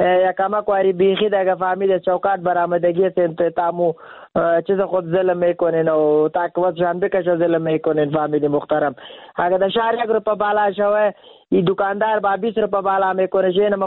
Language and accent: Persian; Afghanistan; چیز که تولید وطن خودم از افغانه خودم